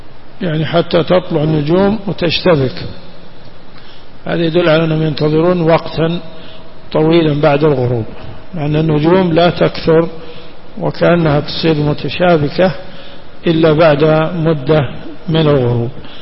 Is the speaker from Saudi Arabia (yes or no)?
yes; Najd, Saudi Arabia; لكن الحمد لله عندنا في نجد يفطرون على التمر